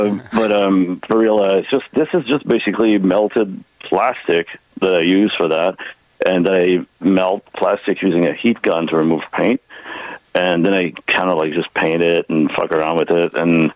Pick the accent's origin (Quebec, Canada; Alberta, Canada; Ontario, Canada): Quebec, Canada; because we're from Quebec, and it's harder to get subventions in general, if you don't sing in French